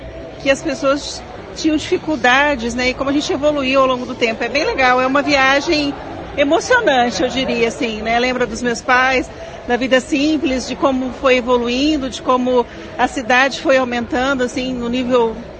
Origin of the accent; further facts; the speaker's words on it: Mato Grosso, Brazil; moved away; Eu vim do Mato Grosso.